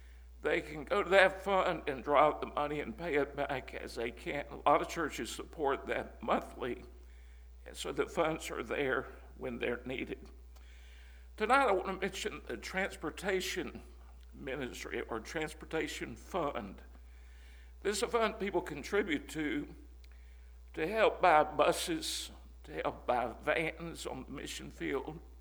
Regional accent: Southern United States, United States; I'm Southern, so I've not even mastered English yet

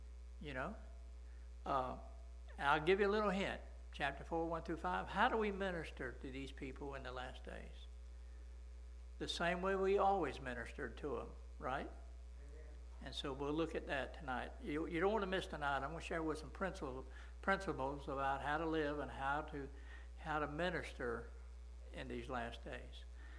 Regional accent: Coolidge, Arizona, United States; My best friend, I don't see him but once a year. We was raised up together in Coolidge.

